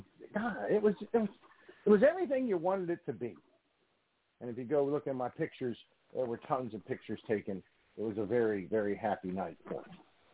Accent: West Virginia, United States; Went up to West Virginia, to my hometown, and performed at the Smoot Theater, a theater I used to go to in my youth to watch movies and things.

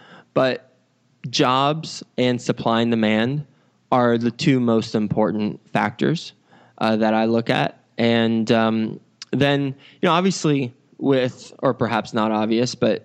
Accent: Texas, United States; also born or lived in Flint; I was born in Flint, Michigan, so I know Michigan decently well, even though I grew up in Texas for the most part.

